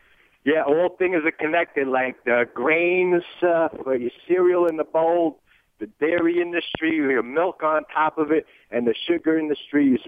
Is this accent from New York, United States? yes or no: yes; Brooklyn, New York, United States; now in Florida, United States; since I moved down to Florida, because I'm from Brooklyn, New York, right, and I moved down here 3 years ago